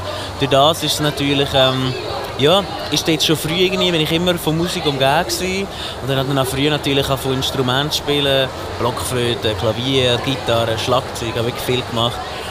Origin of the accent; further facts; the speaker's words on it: Lucerne, Switzerland; in Luzern, dort wo ich herkomme, gibt es auch so eine Berufsmesse.